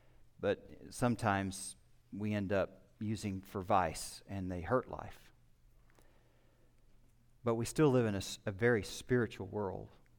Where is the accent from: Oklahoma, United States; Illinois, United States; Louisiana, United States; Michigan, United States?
Oklahoma, United States; because of where I grew up in the Bible Belt of Oklahoma.